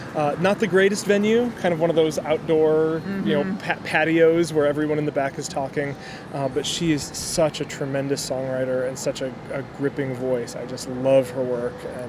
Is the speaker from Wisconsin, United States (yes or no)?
yes; Madison, Wisconsin, United States; a band from Madison, my hometown, called